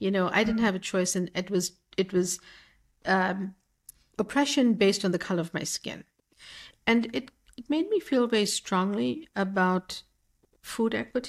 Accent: South Africa; moved away as an adult; I grew up in South Africa before I had the opportunity to study in Boston. And I grew up as a child in apartheid, not really understanding why the color of my skin mattered to things I was permitted to do and not permitted to do.

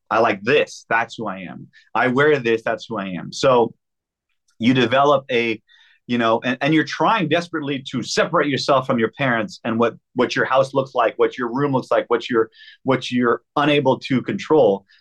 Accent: Canada; which we were bigger in Canada because we're from Canada

